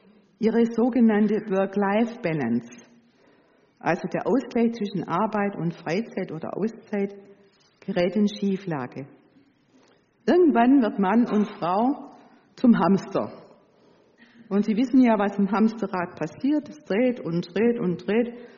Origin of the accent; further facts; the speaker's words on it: Swabia, Germany; Und das als Schwabe.